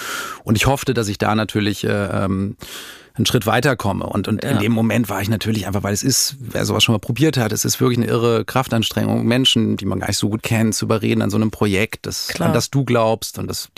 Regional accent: Dortmund, North Rhine-Westphalia, Germany; Meine Eltern waren nach Dortmund zurückgekehrt. Wir kamen damals, also wir kommen aus Dortmund und meine Eltern waren nach Hause zurückgekehrt

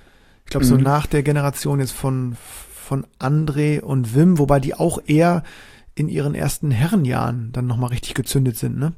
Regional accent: Bremen, Germany; now in Berlin, Germany; Kenn das noch als Bremer, damals war das schon eine Sensation, wenn man unter die ersten acht gekommen ist.

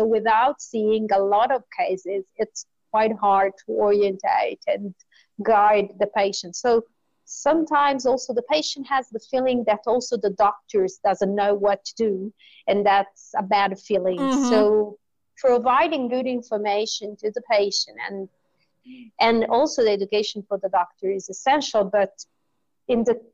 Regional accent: Italy; So in some countries, there is this trend, like in Italy. I'm from Italy, and this is a trend.

